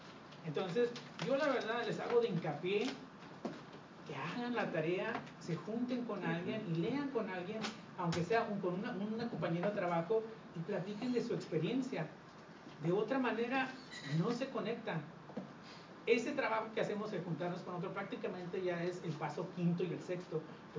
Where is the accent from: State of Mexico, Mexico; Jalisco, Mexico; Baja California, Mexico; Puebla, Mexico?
Baja California, Mexico; Tijuana; now in San Diego, United States; yo soy de México, yo soy de Tijuana, si soy aquí en San Diego